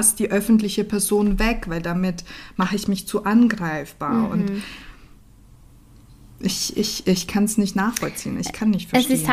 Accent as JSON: {"language": "German", "country": "Austria", "said": "ich bin ja Österreicherin"}